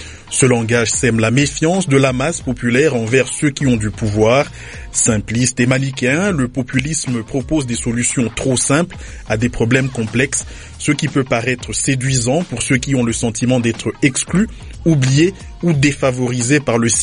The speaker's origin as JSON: {"language": "French", "country": "DR Congo", "said": "y compris ici chez nous en République démocratique du Congo."}